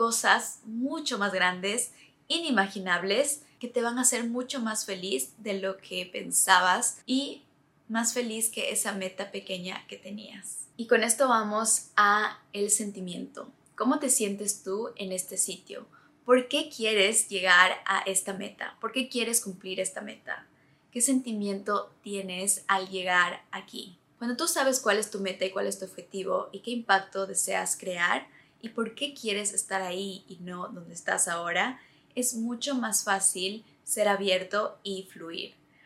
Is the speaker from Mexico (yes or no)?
no; Ecuador; now in Dubai, United Arab Emirates; venir a Dubái, cómo manifesté vivir en esta ciudad increíble viniendo de América Latina. Como saben, yo soy de Ecuador.